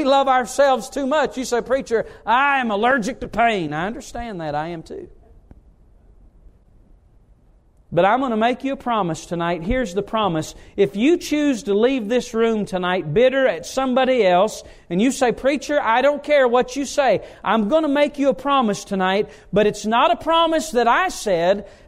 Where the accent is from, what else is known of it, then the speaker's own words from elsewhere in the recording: North Carolina, United States; I am from North Carolina, but I am smart too.